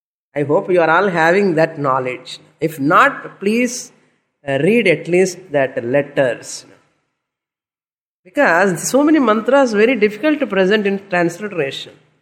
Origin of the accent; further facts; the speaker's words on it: India; Born as an Indian in this culture, a Deva Bhasha, what am I going to lose if I learn the language?